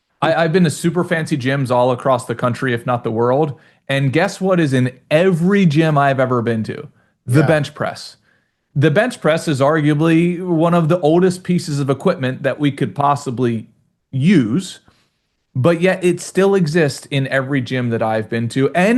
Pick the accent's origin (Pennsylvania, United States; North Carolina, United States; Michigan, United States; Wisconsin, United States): Pennsylvania, United States; Philadelphia; I'm from Philadelphia originally, so, like, you know, we just weren't big golfers anyway.